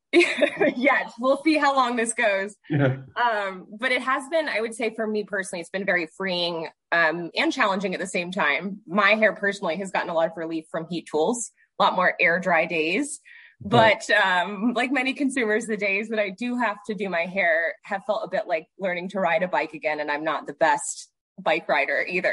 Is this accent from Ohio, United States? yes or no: yes; Cincinnati, Ohio, United States; But yeah, I grew up in Cincinnati, still here.